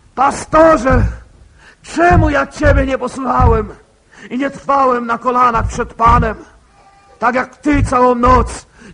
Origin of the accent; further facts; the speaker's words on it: eastern Poland, Poland; Jak wiecie, pochodzę z Polski B tak zwanej.